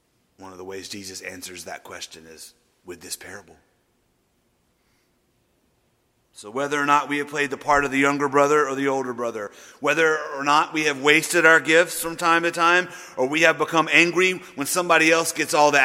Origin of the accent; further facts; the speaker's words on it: Louisiana, United States; Oh, I'm from Louisiana. I can hold a grudge.